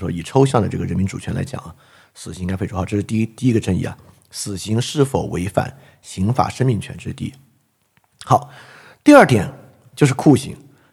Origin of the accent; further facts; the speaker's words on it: China; 就是这个就是为什么作为中国人很难想象这点啊